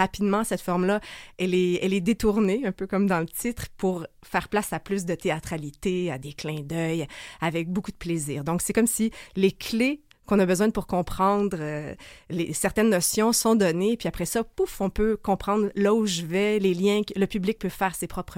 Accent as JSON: {"language": "French", "region": "Quebec", "country": "Canada", "said": "Je me fais dire des fois que j'ai un accent. Est-ce que je suis moins québécoise parce que j'ai un accent?"}